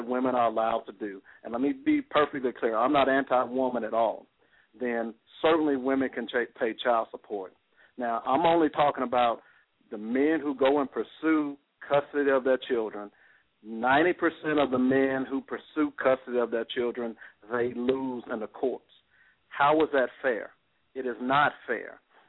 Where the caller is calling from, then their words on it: Tennessee, United States; I'm calling you from Tennessee